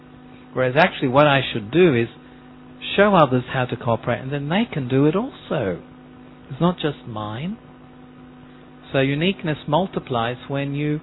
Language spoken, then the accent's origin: English; Australia; I mean, I remember growing up in Australia